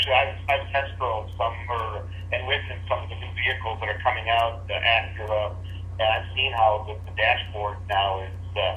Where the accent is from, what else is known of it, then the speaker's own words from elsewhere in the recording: United States; Well, we're not used to that being American.